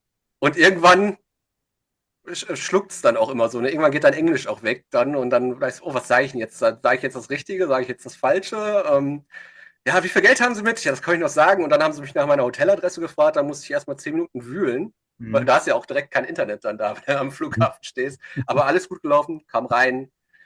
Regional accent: North Rhine-Westphalia, Germany; now in Berlin, Germany; weil man muss sagen, ich komme aus dem Ruhrgebiet, ich wohnte jetzt zwar in Berlin

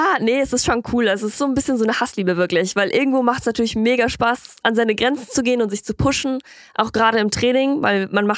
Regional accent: Ingolstadt, Bavaria, Germany; also born or lived in Worms; Ich bin geboren in Worms und aufgewachsen in Ingolstadt.

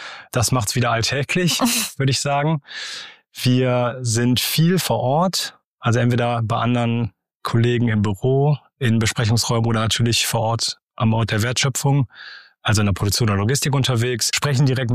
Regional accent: North Rhine-Westphalia, Germany; ich komme selber nicht aus Ostwestfalen, deswegen musste mich an die Kultur auch ein bisschen gewöhnen. Ich komme eigentlich aus dem Ruhrgebiet

